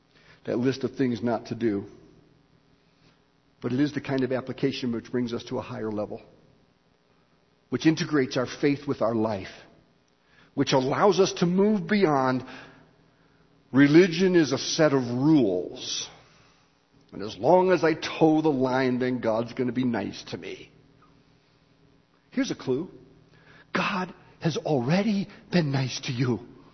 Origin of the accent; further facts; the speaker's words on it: Wheaton, Illinois, United States; I was raised in the Midwest in a town which was a dry town. It was a dry town because it was dominated by a school which was a dry school, Wheaton College.